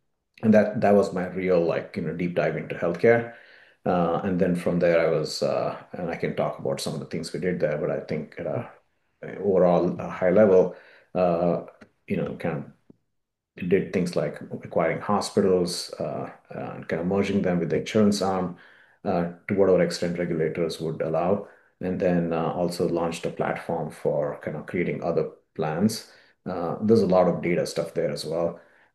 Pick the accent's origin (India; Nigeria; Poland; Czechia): India; now in United States; I've been living in this area in Northern Virginia area for the last 9 years, but prior to that, I grew up in India.